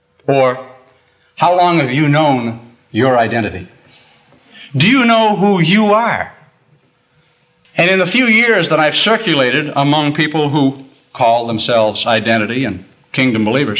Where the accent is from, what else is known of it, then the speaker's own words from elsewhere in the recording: Maine, United States; back in my home state of Maine.